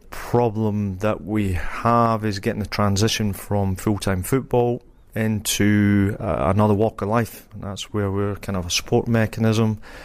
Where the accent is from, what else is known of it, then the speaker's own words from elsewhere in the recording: Edinburgh, Scotland, United Kingdom; also born or lived in Southport; Edinburgh. Originally born in Southport when Dad played for Liverpool.